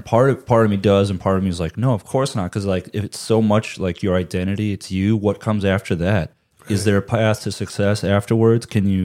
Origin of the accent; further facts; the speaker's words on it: United States; Like, you know, for example, I'm from America. I know how the NBA works, or whatever.